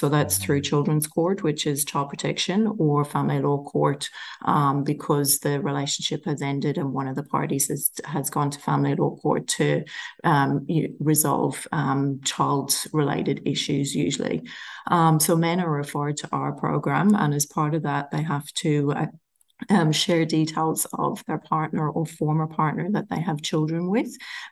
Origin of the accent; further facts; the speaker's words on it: Ireland; moved away as an adult; now in Australia; I'm originally an Irish person from the northeast coast of Ireland, a tiny little rural town along the seaside. Came to Australia when I was in my late 20s and have been here since.